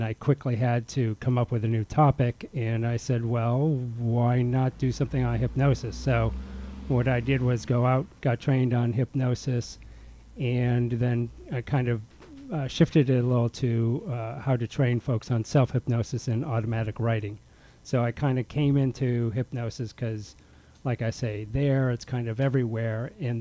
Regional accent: New England, United States; also born or lived in New Jersey / New York City / San Francisco Bay Area; I am East Coast. I grew up in New England, went to high school and college in Jersey, and then went, I was, in the city, New York City, for a couple of years

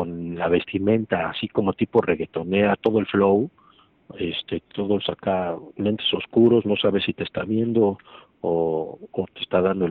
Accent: Mexico City, Mexico; now in United States; Pues yo, bueno, pues soy del DF, entonces en el DF es un caos.

